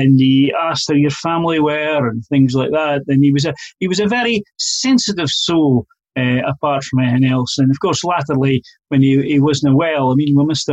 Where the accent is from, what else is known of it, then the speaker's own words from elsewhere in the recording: Scotland, United Kingdom; the likes of myself, who am from the east of Scotland. I'm not from Glasgow, so I'm not as steeped in Celtic as what I want to be